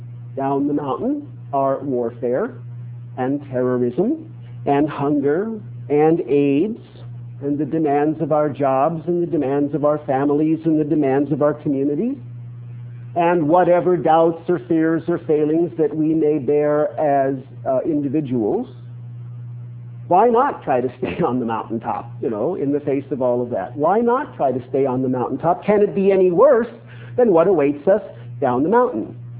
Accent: Colorado, United States; And although I grew up in Western Colorado and realize that mountains are cool

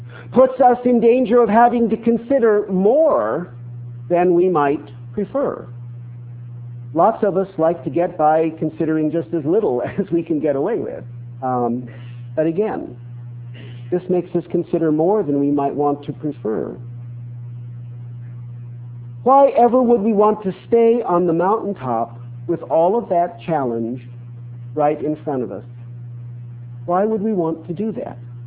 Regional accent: Colorado, United States; And although I grew up in Western Colorado and realize that mountains are cool

